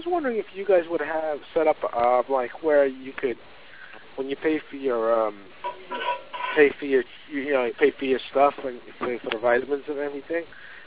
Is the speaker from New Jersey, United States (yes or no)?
yes; New Jersey, United States; Yeah, I'm from New Jersey. I'm from New Jersey.